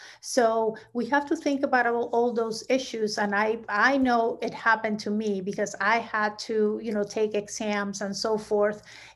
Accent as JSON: {"language": "English", "country": "Peru", "said": "I went back to my home country, Peru, and I went to a dual language school and so forth, and then came back here after I had a bachelor's degree in Peru studying in Spanish."}